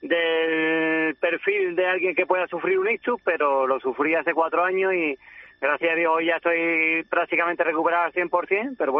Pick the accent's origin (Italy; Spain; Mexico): Spain; Ubrique, Andalusia; moved away as an adult; now in Alpandeire, Spain; Pues yo soy natural de Ubrique, pero vivo en Alpandaire desde hace ya más de 20 años